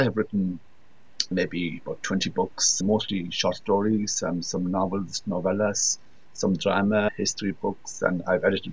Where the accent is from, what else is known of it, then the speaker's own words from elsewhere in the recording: Connemara, Connacht, Ireland; first language ga; English is a second language; from Connemara in the Galway Gaeltacht. It's on the west coast of Ireland. The Gaeltacht is an Irish-speaking area, so I grew up speaking Irish and actually remember not being able to speak English, which I think wouldn't happen nowadays. I'm in my 60s